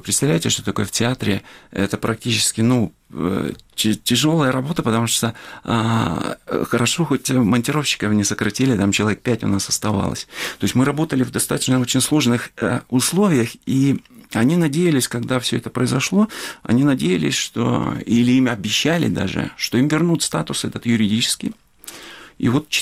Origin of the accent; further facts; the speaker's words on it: Ukraine; Вот я съездил в Россию, я себя ощутил там украинцем.